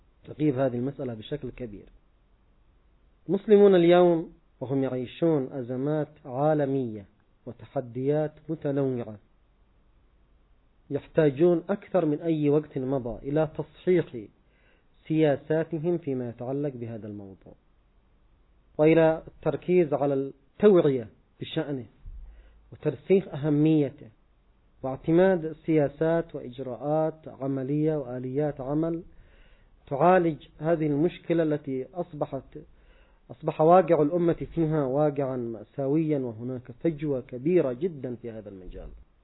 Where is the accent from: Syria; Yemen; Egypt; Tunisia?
Yemen; عندنا في اليمن